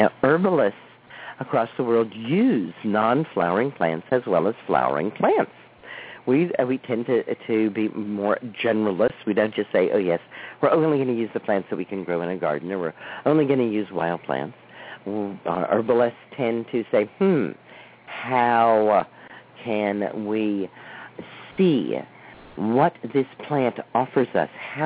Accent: Dallas, Texas, United States; When I was a little girl growing up in Dallas, Texas, I lived on a block, a subdivision

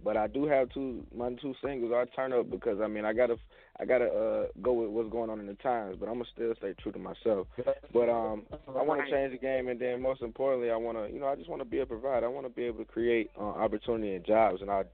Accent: Tuskegee, Alabama, United States; now in Baltimore, United States; I'm from Tuskegee, Alabama. We got anybody representing the 4-6 out there listening? I recently relocated though. I'm not in Alabama right now anymore. I'm in the DMV now

